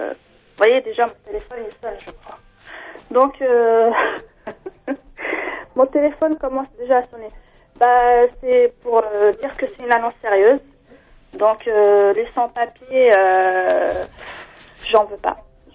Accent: Algeria; je suis algérienne.

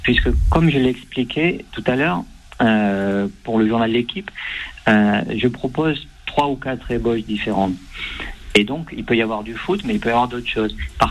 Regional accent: Nice, Provence-Alpes-Côte d'Azur, France; Je supporte l'OGC Nice en tant que niçois.

